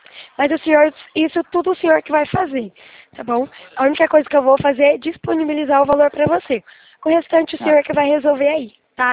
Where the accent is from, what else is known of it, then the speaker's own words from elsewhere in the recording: São Paulo, Brazil; Não, eu sou de São Paulo